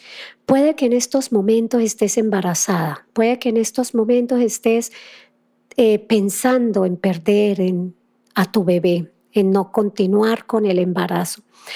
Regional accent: Colombia; En estos días, acá en mi país, en Colombia, hay demasiadas protestas

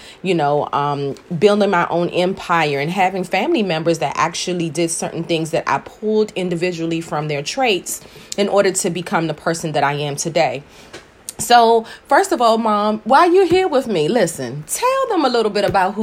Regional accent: Kingston, Jamaica; born there; I was born in Kingston, Jamaica. So I was born in a Caribbean household.

